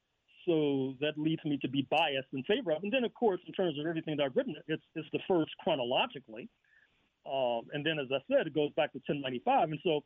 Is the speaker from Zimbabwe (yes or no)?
yes; Zimbabwe; accent: Rhodesian; It's my pleasure, to use my Rhodesian accent.